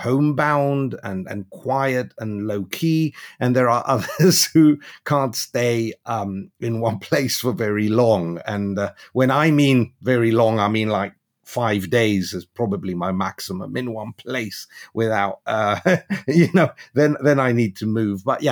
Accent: Greece; When I grew up in Greece, you know, everyone was encouraged to be a lawyer, a doctor, or an engineer.

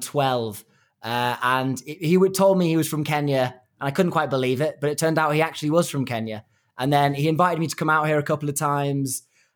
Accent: Chester, North West England, United Kingdom; I am from Chester. So I have escaped from a small village near Manchester, about 400 people, a lot of cows, a lot of sheep, a lot of cricket

